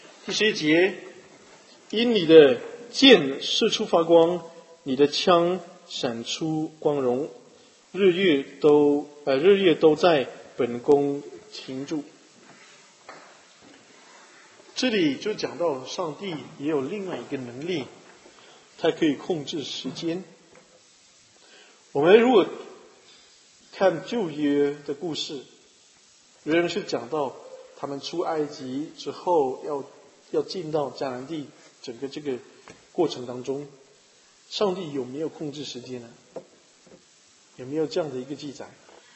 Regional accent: China; 希伯来语在这方面有点跟我们中国人喜欢的有点相同

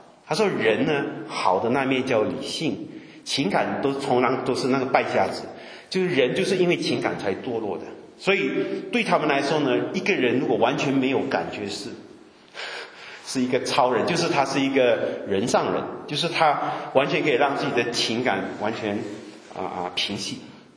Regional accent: Malaysia; 我不知道我们马来西亚人为什么老跑到外国出来啊

